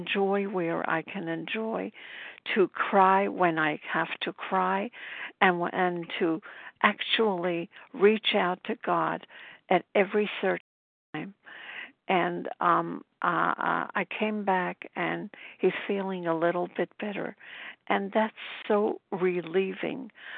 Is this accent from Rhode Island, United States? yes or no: no; Brooklyn, New York, United States; I'm from Brooklyn, New York, and I'm coming from upstate New York.